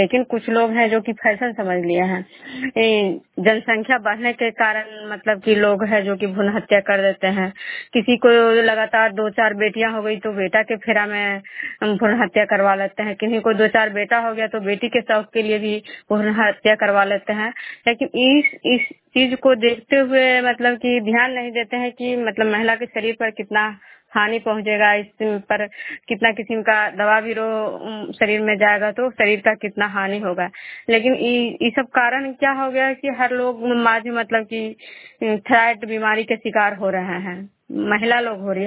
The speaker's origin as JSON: {"language": "Hindi", "town": "Khujra", "region": "Bihar", "country": "India", "said": "मैं बिष्णुपुर ग्राम खुजरा पंचायत नालंदा जिला नगरनौसा प्रखंड के निवासी हूँ।"}